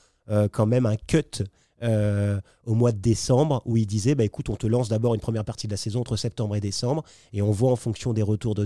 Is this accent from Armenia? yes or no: no; French Guiana, France; moi, je viens de Guyane, donc je viens de l'Outre-mer à la base.